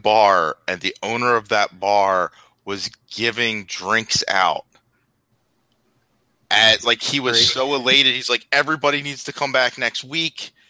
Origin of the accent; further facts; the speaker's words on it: Philadelphia, Pennsylvania, United States; like I come from Philadelphia, where if that had happened, that bar would have been turned on burned on fire.